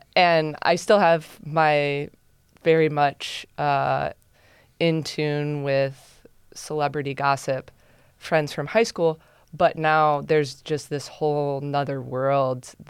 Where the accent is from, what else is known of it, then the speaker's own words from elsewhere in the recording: Ohio, United States; Yeah, I grew up in the Oak Openings region